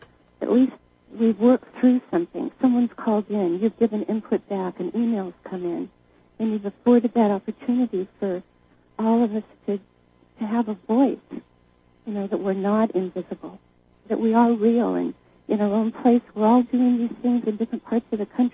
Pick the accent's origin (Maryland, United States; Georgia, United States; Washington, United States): Washington, United States; Seattle; there are no answers other than I'm just from Seattle.